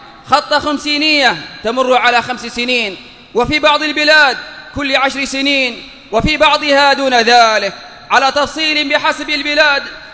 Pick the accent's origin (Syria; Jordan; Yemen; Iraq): Yemen; عقيدة الرافضة الاثني عشرية الذي يمثلها عندنا في اليمن الحوثيون